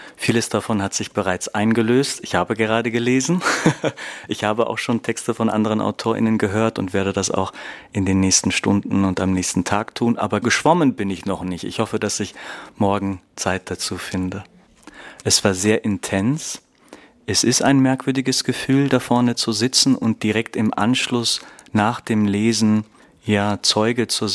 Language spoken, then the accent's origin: German; Berlin, Germany; ich komme aus Berlin.